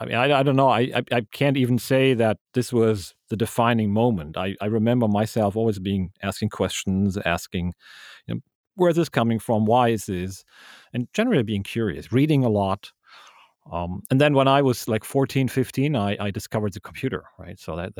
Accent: Frechen, North Rhine-Westphalia, Germany; also born or lived in Cologne; No, I grew up where I am now, actually, here in Frechen. I was born in Cologne, and we moved here.

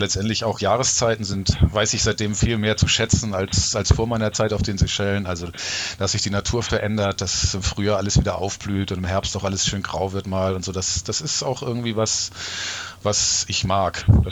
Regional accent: Northern Germany, Germany; Das andere, was mich natürlich auch noch als Norddeutscher so ein bisschen sehr gestört hat, war das ewig warme Wetter

